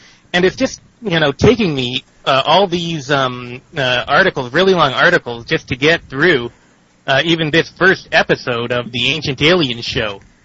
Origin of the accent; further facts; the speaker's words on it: Canada; I'm a Canadian, actually, born and raised Canadian. My father's from India.